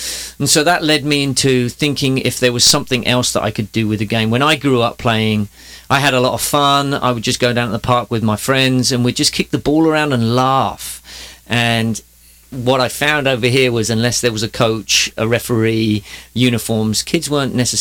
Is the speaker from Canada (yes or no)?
no; England, United Kingdom; now in California, United States; Sure. I'm actually English. I moved here 14 years ago now.